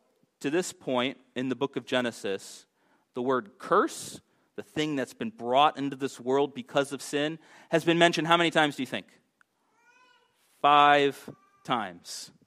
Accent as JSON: {"language": "English", "town": "Miami", "region": "Florida", "country": "United States", "tie": "born or raised there", "said": "That's my team. I grew up in Miami."}